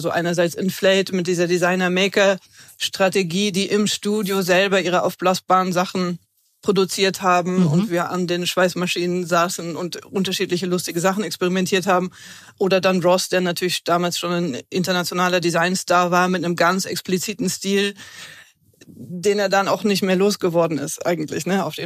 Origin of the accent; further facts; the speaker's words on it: Düsseldorf, North Rhine-Westphalia, Germany; born there; Ich bin geboren bin ich in Düsseldorf